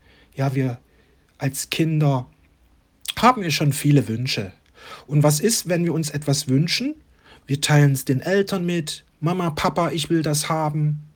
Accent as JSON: {"language": "German", "region": "East Germany", "country": "Germany", "tie": "born or raised there", "said": "Ich bin ja im Osten groß geworden."}